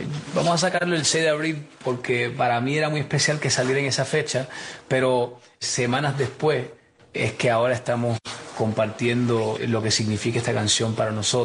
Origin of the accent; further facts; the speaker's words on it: Hialeah, Florida, United States; en el barrio donde soy, que nací y me crié en Jayalía